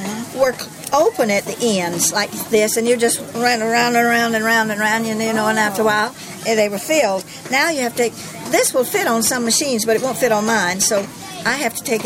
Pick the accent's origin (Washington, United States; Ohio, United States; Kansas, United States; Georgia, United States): Georgia, United States; now in Florida, United States; I'm just, I married into the Menorcan family. See, I grew up in Georgia.